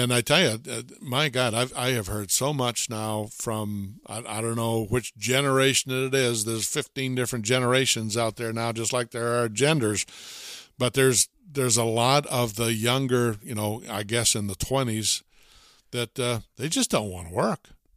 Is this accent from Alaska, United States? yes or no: no; Thetford, Vermont, United States; I think, at least two cases of canine distemper in Thetford right here in my hometown.